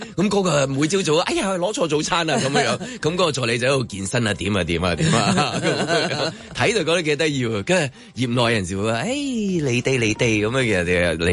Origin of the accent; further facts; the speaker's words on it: China; 我哋中國人唔習慣太親近嘅嘢